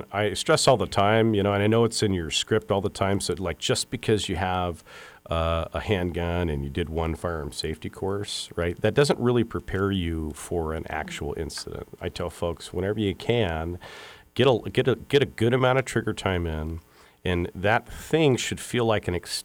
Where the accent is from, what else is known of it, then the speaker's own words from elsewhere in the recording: Seattle, Washington, United States; I grew up in Seattle, so the only time I ever fired a rifle was in basic training, you know.